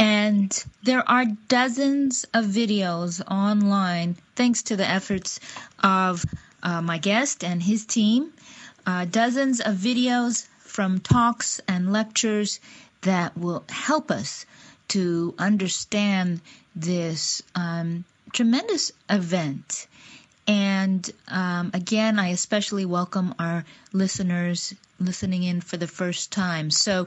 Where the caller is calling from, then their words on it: Seattle, Washington, United States; I am podcasting from Seattle, Washington